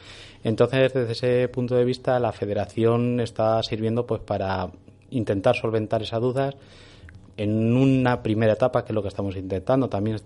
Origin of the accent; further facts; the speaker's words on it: Toledo, Castilla-La Mancha, Spain; somos de aquí de Toledo